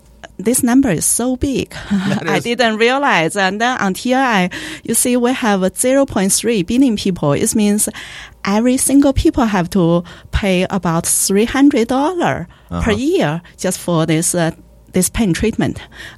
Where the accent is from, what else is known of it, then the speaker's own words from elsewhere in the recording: China; moved away as an adult; also born or lived in England; now in Louisville, United States; I grew up in China, got basic education there. And then I went to England, did my PhD there.